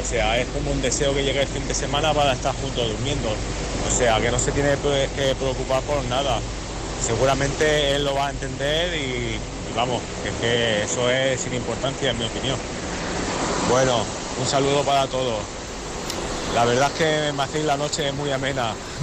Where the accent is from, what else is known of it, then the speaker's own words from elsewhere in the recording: Alicante, Valencian Community, Spain; Soy de Alicante